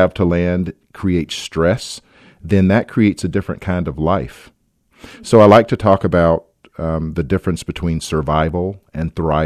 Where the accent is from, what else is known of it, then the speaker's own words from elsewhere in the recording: the South, United States; I like to define myself as a country boy, really. I'm a Southerner by birth and by soil, and so, you know, that means a lot of things to be a black Southerner, grown up rurally as I was